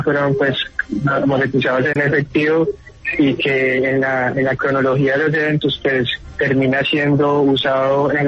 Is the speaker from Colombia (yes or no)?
yes; Colombia